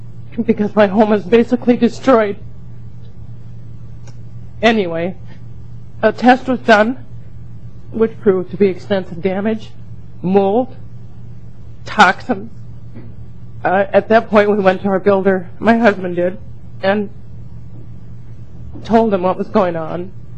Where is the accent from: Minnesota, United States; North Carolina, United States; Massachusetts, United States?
Minnesota, United States; Jordan; This is my husband, Dwayne, and we're from Jordan, Minnesota.